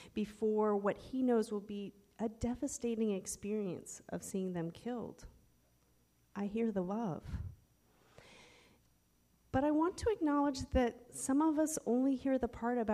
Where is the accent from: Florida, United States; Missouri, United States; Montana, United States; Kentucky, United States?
Montana, United States; As a kid growing up in Montana, most of our 27 acres were woods.